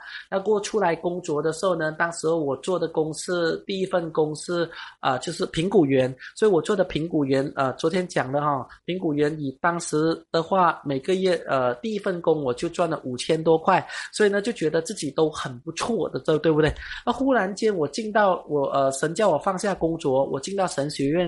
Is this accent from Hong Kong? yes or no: no; Malaysia; 我们马来西亚人都很热情的，也很好客的